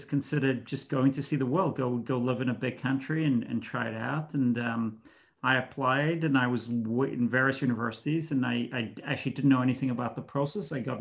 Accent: Israel; moved away as an adult; now in United States; So I grew up in Israel, and I came to the US pretty much by chance

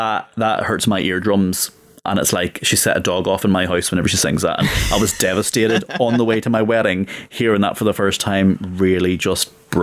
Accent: Northern Ireland, United Kingdom; because I come from Northern Ireland, which is massive in country music.

